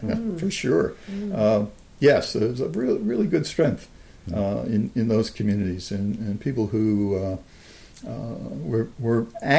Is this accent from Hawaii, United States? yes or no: no; Springfield, New Jersey, United States; when I was growing up in Springfield, New Jersey, although we were very active in a very progressive synagogue